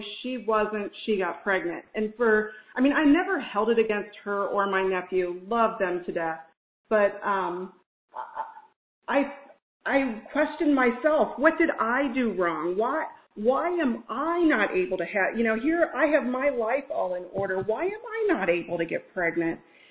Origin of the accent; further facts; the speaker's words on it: Ohio, United States; also born or lived in Minnesota / Colorado; now in Virginia, United States; We grew up in Ohio, and that's where we had our kids. We moved to Minnesota, and then we were there only really about 5 years, and then we moved to Colorado, and then we've moved to Virginia.